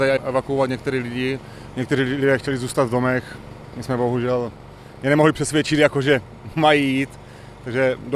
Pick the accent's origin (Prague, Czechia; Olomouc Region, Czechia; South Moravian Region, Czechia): Olomouc Region, Czechia; Horka; já zrovna jsem z Horky původně, mám tam domek